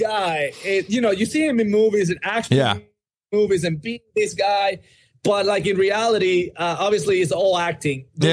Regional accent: Dominican Republic; English is a second language; moved away; I don't like to be far away from home, being more far away because I'm from the Dominican Republic.

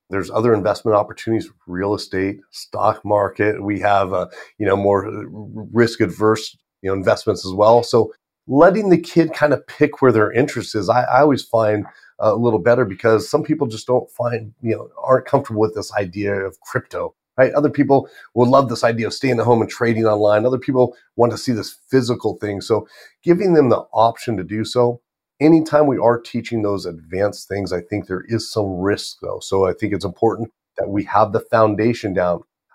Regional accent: California, United States; Now, I grew up in Orange County, California.

